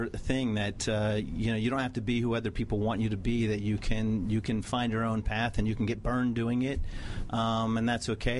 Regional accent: San Antonio, Texas, United States; I'm originally from San Antonio, Texas.

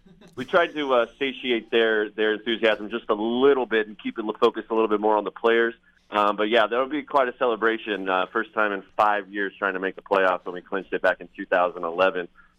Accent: San Jose, California, United States; I'm originally from San Jose, so I'm a Bay Area guy, San Francisco sports guy through and through.

